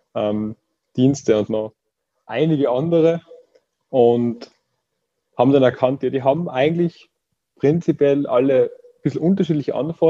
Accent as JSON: {"language": "German", "country": "Austria", "said": "Ich bin aus Österreich und studiere in Graz"}